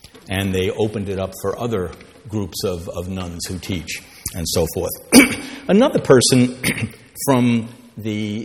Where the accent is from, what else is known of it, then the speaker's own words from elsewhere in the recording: New Orleans, Louisiana, United States; Came to my hometown in New Orleans.